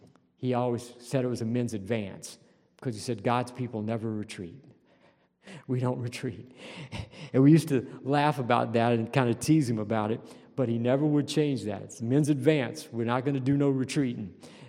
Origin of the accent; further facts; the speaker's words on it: New Orleans, Louisiana, United States; A family that I grew up with in New Orleans, you know, they were shamed by the patriarch of the family falling into sexual sin.